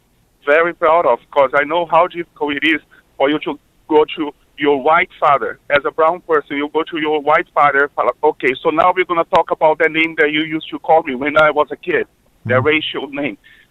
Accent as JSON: {"language": "English", "country": "Brazil", "lives_now": "United States", "said": "My pronouns are she and her. I'm originally from Brazil"}